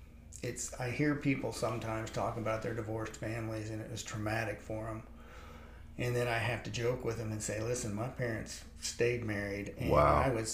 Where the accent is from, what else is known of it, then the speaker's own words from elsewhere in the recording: Ohio, United States; moved away as an adult; also born or lived in Texas; by the time I was 19, I grew up in Ohio, and it was time to leave. You know, it was time to get thrown out of the nest. And so I left Ohio and moved to Texas.